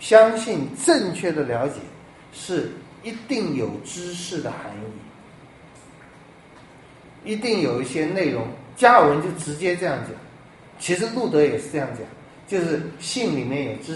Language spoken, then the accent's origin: Chinese; Taiwan; 台湾人有很多的优点，我们很有礼貌，我们治理得很好，我们很会做生意，我们很会赚钱